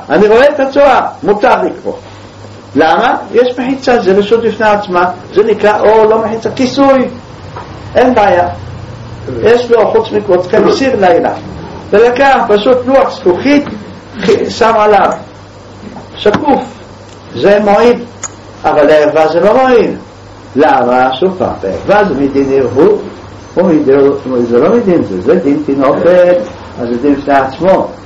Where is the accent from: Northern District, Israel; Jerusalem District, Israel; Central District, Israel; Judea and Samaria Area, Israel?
Jerusalem District, Israel; Jerusalem; בירושלים, כולם, אנחנו כאן גדלנו, לפני 40 שנה